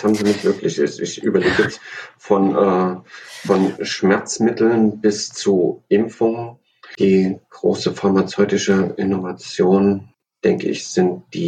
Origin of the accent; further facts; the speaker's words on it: Thuringia, Germany; born there; Ich bin in Thüringen geboren